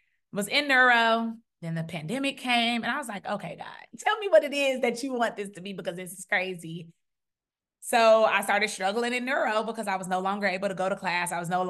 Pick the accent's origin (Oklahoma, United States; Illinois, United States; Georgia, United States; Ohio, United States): Illinois, United States; Chicago; But it was mainly, okay, I'm from Chicago. I'm from a big city. I have to go to another big city.